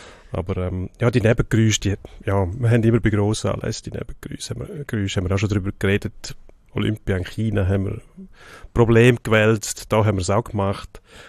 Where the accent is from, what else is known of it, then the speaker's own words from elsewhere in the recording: Argentina; Ja, wir als Argentinier hängen natürlich der Triumph und die Freude und Vorfreude.